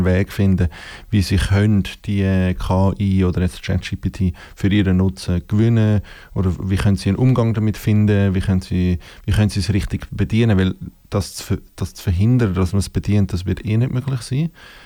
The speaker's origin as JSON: {"language": "German", "country": "Switzerland", "lives_now": "United States", "said": "mach bitte so Witz über mich als Schweizer, wo der jetzt da in den USA ist"}